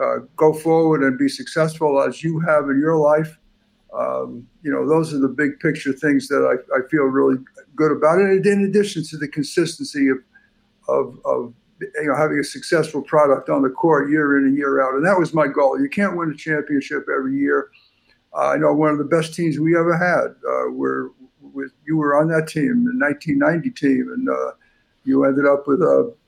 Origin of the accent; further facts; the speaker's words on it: Queens, New York, United States; But when I grew up in Queens, it was smaller communities. Elmhurst, there were some empty lots on the corner where you could play some baseball, whatever.